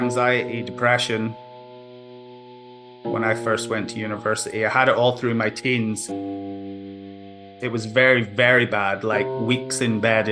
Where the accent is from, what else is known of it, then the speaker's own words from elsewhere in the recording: Ireland; Listening to, as an Irish Catholic, that was literally terrified of the devil, thought he was under my bed